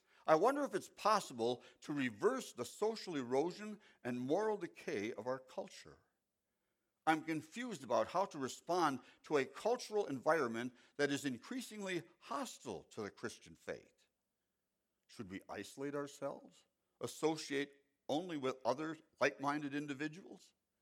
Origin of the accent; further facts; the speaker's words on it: United States; As an American, I'm concerned about surviving.